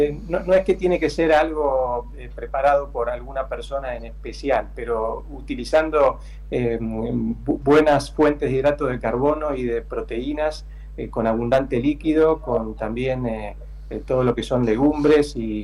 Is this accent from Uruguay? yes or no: yes; Montevideo, Uruguay; now in Argentina; yo mi corazón lo tengo en Uruguay, yo soy de Montevideo, y eso no se pierde nunca, por más que esté viviendo en Argentina.